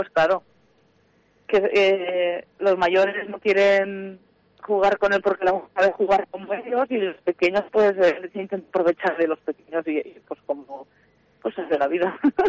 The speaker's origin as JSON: {"language": "Spanish", "town": "Villafranca", "country": "Spain", "said": "Yo soy de Villafranca, de un pueblo que está cerquita. Y vivíamos los dos en Villafranca antes, porque los dos trabajamos allí."}